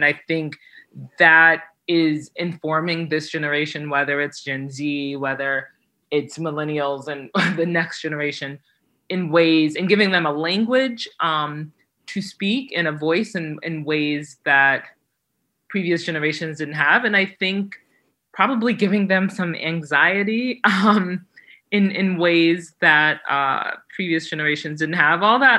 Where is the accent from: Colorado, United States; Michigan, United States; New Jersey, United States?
New Jersey, United States; When I was growing up, for example, you know, I grew up in New Jersey